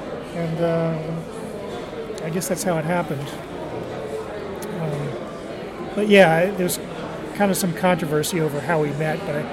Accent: Columbus, Ohio, United States; I grew up in Columbus, Ohio.

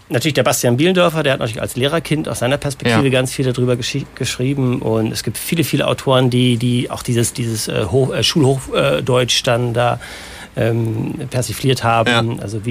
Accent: Berlin, Germany; born there; now in Cologne, Germany; ich bin aus Berlin gebürtig und jetzt seit einem Jahr hier in Köln wohnhaft, Wahlköller sozusagen. Und ich habe schon die 40 durchschritten als magische Zahl.

